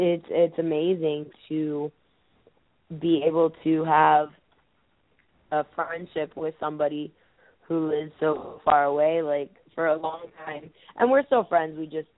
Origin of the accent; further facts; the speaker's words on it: United States; Well, I've started saying that Shimmer, even though I'm American and it's in Chicago, that I'm a minority there